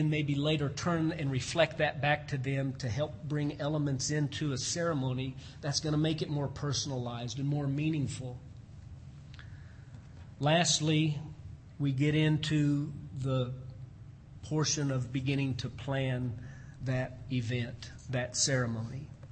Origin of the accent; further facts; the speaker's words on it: Colorado, United States; the old fella that I started working for years ago back in my hometown in Colorado told me.